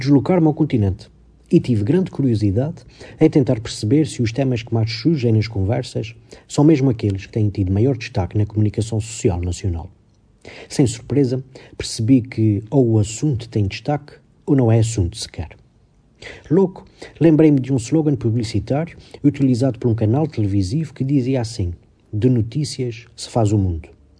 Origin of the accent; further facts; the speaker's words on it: Portugal; Enquanto português, mesmo que não fosse católico